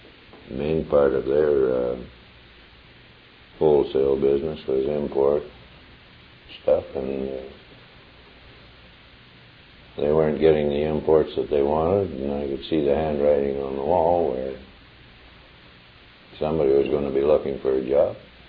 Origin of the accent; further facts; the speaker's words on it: Russell, Manitoba, Canada; born there; No, I was born in Russell, Manitoba.